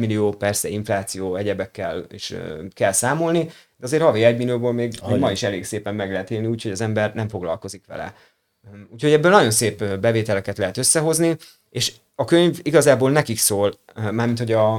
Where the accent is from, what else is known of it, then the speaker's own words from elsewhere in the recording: Budapest, Hungary; azon kívül, hogy pesti vagyok